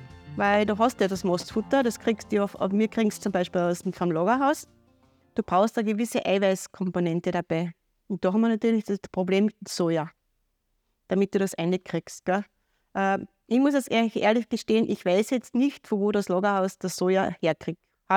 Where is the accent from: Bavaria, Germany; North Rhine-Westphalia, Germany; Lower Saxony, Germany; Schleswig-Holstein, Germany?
Bavaria, Germany; Dann habe ich gedacht, ich bin Bayerin, ich muss jeden Tag kochen.